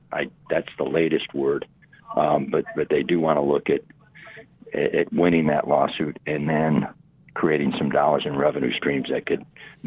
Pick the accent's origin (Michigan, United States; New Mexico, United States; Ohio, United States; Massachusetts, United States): Ohio, United States; Toledo; moved away as an adult; now in Phoenix, United States; I came from Toledo back in the late 80s. Toledo had more downtown action than the city of Phoenix.